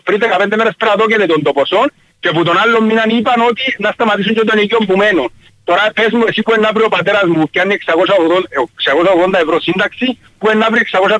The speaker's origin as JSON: {"language": "Greek", "town": "Latsia", "region": "Nicosia District", "country": "Cyprus", "said": "Ναι, είμαι από Λευκοσία, από Λατσιά συγκεκριμένα"}